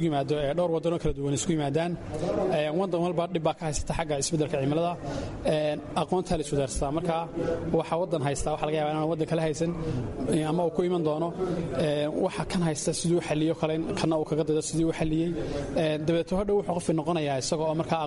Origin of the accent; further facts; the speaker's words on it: Somaliland, Somalia; waxaan ka socdaa Somaliland, gaar ahaan waxaan ka socdaa organization la yiraahdo Barwaaqo Floater Organization BFO.